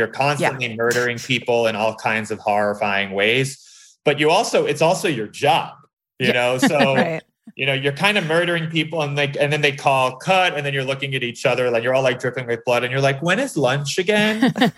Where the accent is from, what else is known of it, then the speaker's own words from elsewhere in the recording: New York, United States; because I grew up in New York